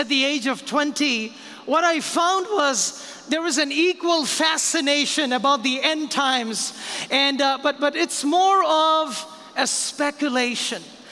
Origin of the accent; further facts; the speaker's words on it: India; And so growing up in India, the whole idea of Judgment Day was informed in a sense from a Hindu and an Islamic worldview.